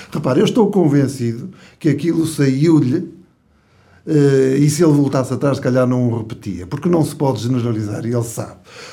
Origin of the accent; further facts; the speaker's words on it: Porto, Norte, Portugal; eu sou do Porto. Nasci no Porto, exerci 17 anos em Matosinhos, depois a partir de 2000 fui para o Porto, para a cidade, e a partir de 2005 passei a ter escritório no Porto e em Coimbra.